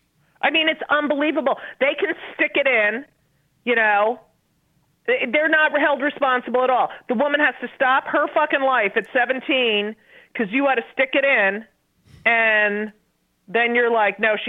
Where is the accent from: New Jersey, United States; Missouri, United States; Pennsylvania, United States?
New Jersey, United States; I'm from New Jersey, and that is the exact kind of kid I went to high school and grammar school